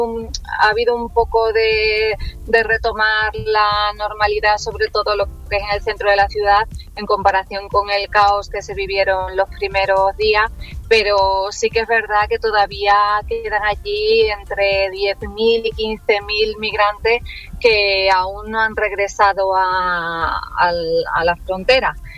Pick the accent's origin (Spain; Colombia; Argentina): Spain; Ceuta; yo soy de aquí, yo soy de Ceuta, nacida en Ceuta, tengo aquí a toda mi familia